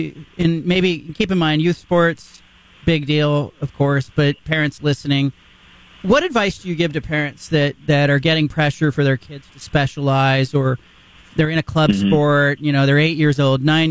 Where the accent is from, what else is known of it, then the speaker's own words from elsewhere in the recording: California, United States; so I grew up in California in the Bay Area, so I'm a Niner fan.